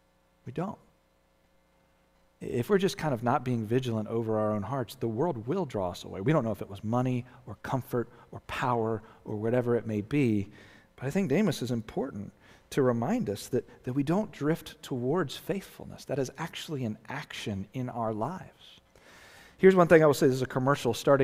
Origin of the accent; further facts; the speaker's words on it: Chesapeake Bay, United States; You know, I grew up on the Chesapeake Bay